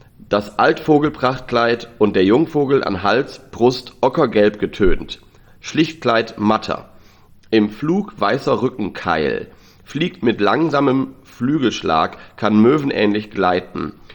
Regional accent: Lower Saxony, Germany; born or raised there

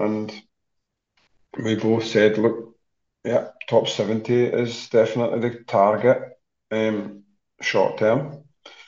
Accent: Scotland, United Kingdom; St Andrews. Towards St Andrews. I was not far from St Andrews

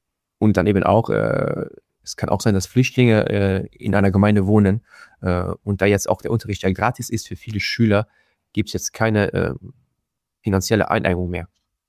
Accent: Luxembourg; Momentan jetzt bei uns in Luxemburg ist es eher das Gegenteil.

